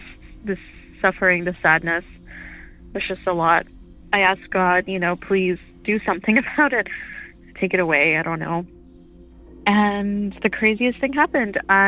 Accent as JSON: {"language": "English", "town": "San Antonio", "region": "Texas", "country": "United States", "said": "Hi, Derek. … I'm from San Antonio, Texas."}